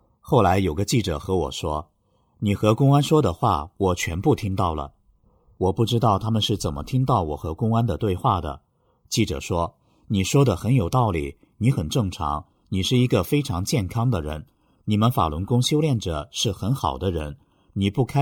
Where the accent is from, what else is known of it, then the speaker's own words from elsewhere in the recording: Hong Kong; 我说我是香港人，你们到香港警局去查一查我犯了什么法